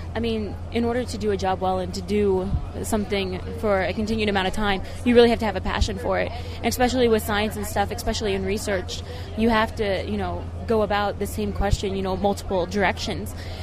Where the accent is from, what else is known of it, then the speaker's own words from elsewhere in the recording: Missouri, United States; Tell you the truth, I'm actually from Northwest Missouri.